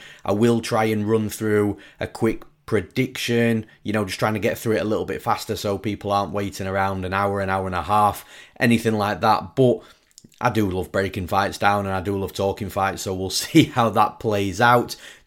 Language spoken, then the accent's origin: English; London, United Kingdom; my home country this weekend in London, England.